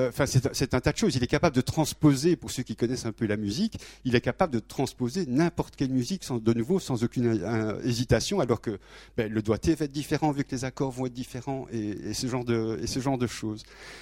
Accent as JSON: {"language": "French", "country": "Belgium", "said": "oui, je suis belge, hein, vous avez compris"}